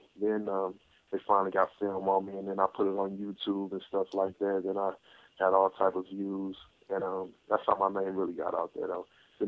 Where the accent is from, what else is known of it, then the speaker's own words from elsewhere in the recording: California, United States; just growing up in California, being a Pac-10 guy, my cousin was at USC.